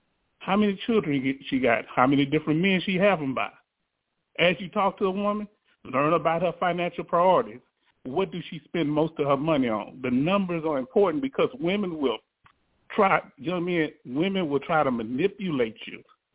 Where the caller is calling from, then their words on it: Richmond, Texas, United States; out of Richmond, Texas.